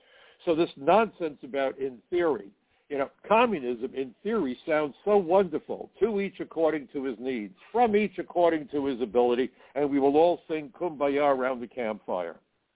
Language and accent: English; Brooklyn, New York, United States; You know, I'm from Brooklyn. I'm Jewish.